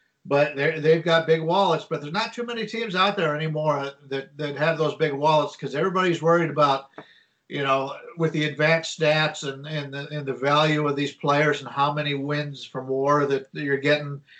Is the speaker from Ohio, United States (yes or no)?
yes; Cleveland, Ohio, United States; maybe it's just that we're from Cleveland and we're just happy for anything